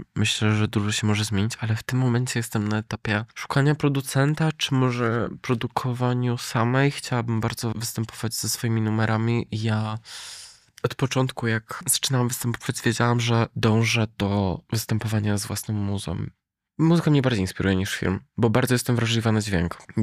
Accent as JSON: {"language": "Polish", "region": "Silesian Voivodeship", "country": "Poland", "said": "A ja uważam, że jestem prosta działka ze Śląska, co nie?"}